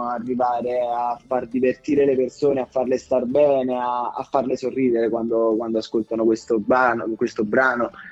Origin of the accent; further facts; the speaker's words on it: Benevento, Campania, Italy; io vengo da Benevento e voglio portare non